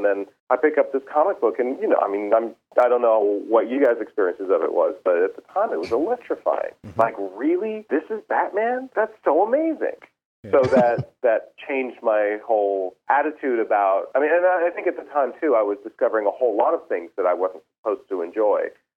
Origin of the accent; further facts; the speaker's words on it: California, United States; also born or lived in Texas; My parents tell me that I was born in Texas while they were on their way to San Francisco to California because I didn't. I think I didn't stay in Texas for more than 6 months. So I'm very much a California dude.